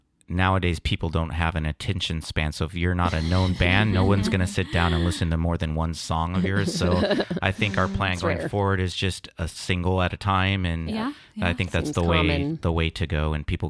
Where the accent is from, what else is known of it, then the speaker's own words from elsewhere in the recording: San Diego, California, United States; I'm from North Park, but I always went to school in like Del Cerro, San Carlos, like La Mesa area.